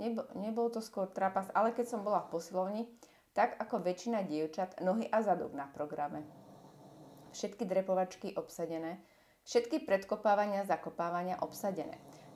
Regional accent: Zvolen, Banská Bystrica Region, Slovakia; Chcela som sa ukázať, že ako sa to u nás vo Zvolene robí. Ako sa maká, že zvolenčanky nie sú žiadne krehotinky.

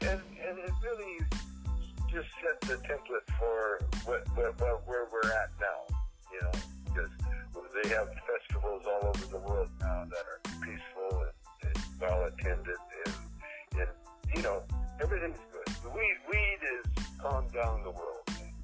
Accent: Vancouver, British Columbia, Canada; No, I'm my daughter's from Ontario, but we're from Vancouver originally.

